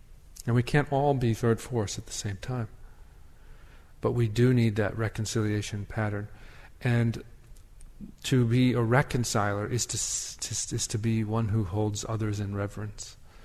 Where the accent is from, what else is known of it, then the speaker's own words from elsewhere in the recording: Wisconsin, United States; And where I grew up in Wisconsin, I was raised by a mother who taught me to have great reverence and love for the forests.